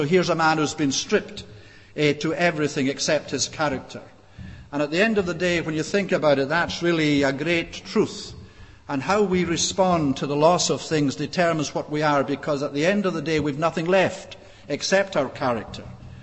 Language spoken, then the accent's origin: English; Scotland, United Kingdom; And I was brought up in Scotland, as you know, with this mad idea that boys don't cry.